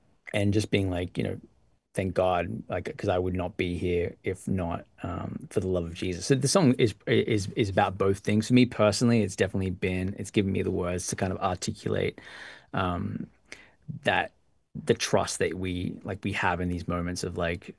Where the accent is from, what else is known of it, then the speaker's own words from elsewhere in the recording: Australia; now in United States; Hillsong, which is the church I was part of for my whole life. So there's a lot of like unsettling. I moved from Australia to the US.